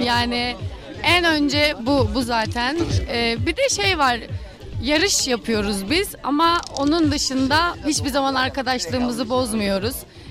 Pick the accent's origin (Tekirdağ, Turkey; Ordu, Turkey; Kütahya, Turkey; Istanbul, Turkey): Ordu, Turkey; Ben Orduluyum aslen. Burası da benim memleketim. Yani Karadenizliyiz biz.